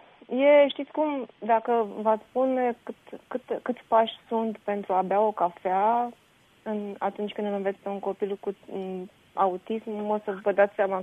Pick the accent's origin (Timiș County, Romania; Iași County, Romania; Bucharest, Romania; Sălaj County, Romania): Iași County, Romania; Iași; now in Ilfov, Romania; la radio din orașul meu natal și sincer chiar mi-e dor rău de Iași.